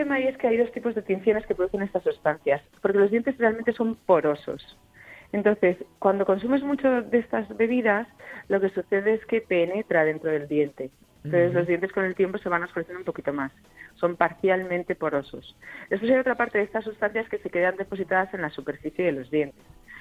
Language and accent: Spanish; Teruel, Aragon, Spain; Yo que soy de Teruel, ese